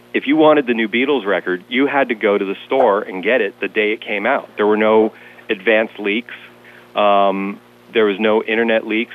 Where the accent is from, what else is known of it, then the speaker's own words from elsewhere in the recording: Detroit, Michigan, United States; You know, growing up in Detroit, you better know something about the blues and the history.